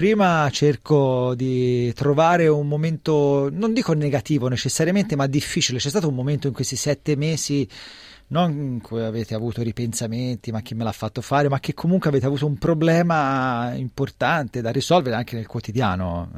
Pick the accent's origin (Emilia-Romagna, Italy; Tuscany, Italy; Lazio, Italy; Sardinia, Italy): Tuscany, Italy; io sono toscano